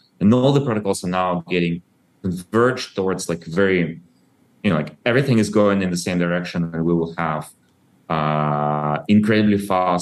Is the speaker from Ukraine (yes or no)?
yes; Ukraine; English is a second language; I was born in Soviet Ukraine and I grew up kind of like after the collapse of Soviet Union.